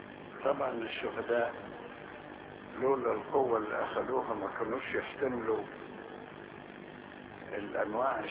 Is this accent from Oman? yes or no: no; Upper Egypt, Egypt; معلش انا صعيدي زيك